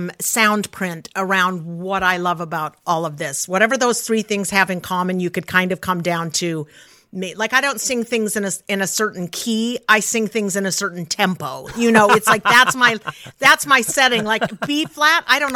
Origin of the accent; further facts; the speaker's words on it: Salt Lake City, Utah, United States; I grew up in Salt Lake City